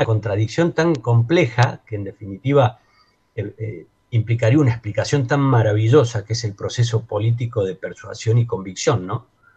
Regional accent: Argentina; como padres, hermanos, como argentinos

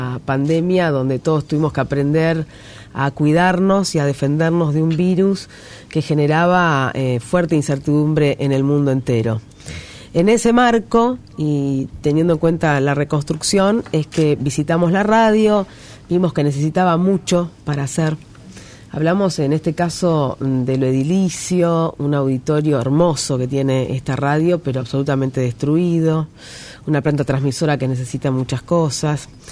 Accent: Argentina

